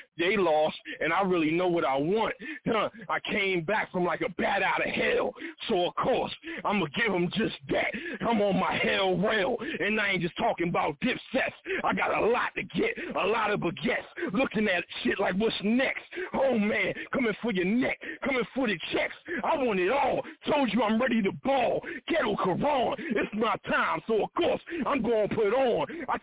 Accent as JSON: {"language": "English", "town": "Philadelphia", "region": "Pennsylvania", "country": "United States", "said": "Like, I came from the Philly area, you know, so I was out there grinding, you know."}